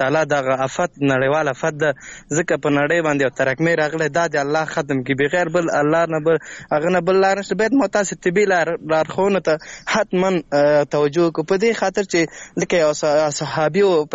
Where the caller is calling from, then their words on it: Laghman, Afghanistan; اړیکه مې له لغمان څخه نیولې ده.